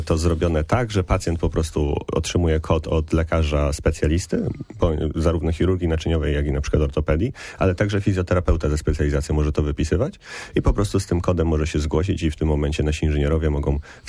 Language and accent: Polish; Gostyń, Greater Poland Voivodeship, Poland; aczkolwiek ja z Gostynia pochodzę, więc jednak to jest wielkopolskie